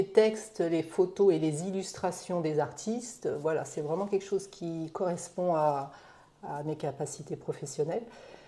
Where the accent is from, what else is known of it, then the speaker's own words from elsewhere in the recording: Auvergne-Rhône-Alpes, France; moved away; je suis native d'Auvergne, j'ai suivi mon mari dans le sud dans les années 1992